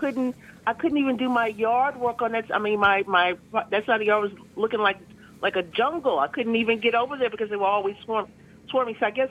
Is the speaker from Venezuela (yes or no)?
no; Upper Marlboro, Maryland, United States; I'm from Upper Marlboro, so I'm used to like country and deers and foxes.